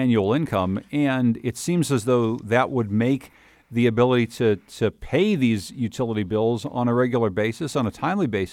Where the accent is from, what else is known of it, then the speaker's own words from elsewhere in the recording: Connecticut, United States; like my home state of Connecticut, have both high bills and high rates